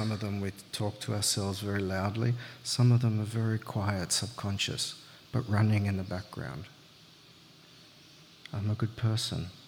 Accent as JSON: {"language": "English", "town": "Sydney", "region": "New South Wales", "country": "Australia", "tie": "born or raised there", "said": "I grew up in the Sydney eastern suburbs. Kind of private school."}